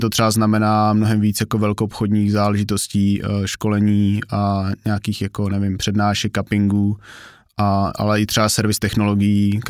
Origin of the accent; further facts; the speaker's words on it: Hořice, Hradec Králové Region, Czechia; Já jsem rodák z Hradce Králové. Okay. Nebo jako narodil jsem se v Hradci, ale bydlel jsem kousek od Hořic pod Krkonoší. A tam jsem vlastně chodil na gympl